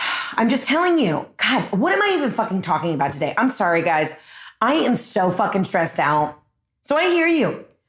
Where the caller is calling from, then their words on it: Maine, United States; Hey, Heather, it's … I'm calling from Maine.